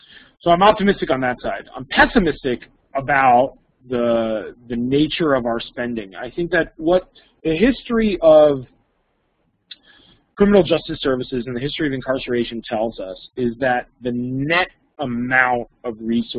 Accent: Florida, United States; I grew up in South Florida in a private security neighborhood.

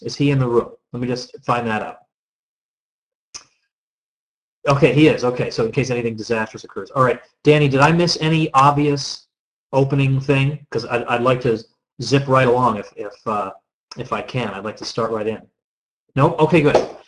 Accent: New England, United States; it's not just because I'm from New England

